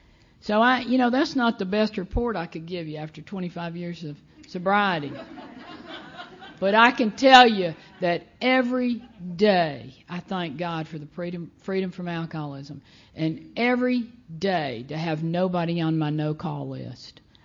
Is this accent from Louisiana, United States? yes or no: no; Alabama, United States; So I was growing up in Alabama as I was speaking